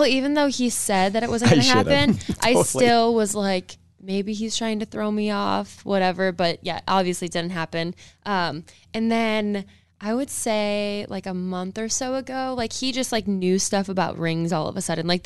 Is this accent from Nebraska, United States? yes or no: yes; Nebraska, United States; because my family's from the Chicago area, his family's from St. Louis, and we're from Nebraska.